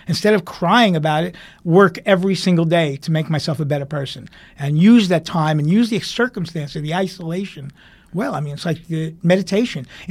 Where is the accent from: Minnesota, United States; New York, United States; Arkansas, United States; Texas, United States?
New York, United States; Queens; I grew up a nerd in Queens